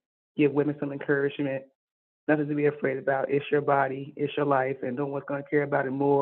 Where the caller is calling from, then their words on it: Gaslamp, North Carolina, United States; in Gaslamp, North Carolina.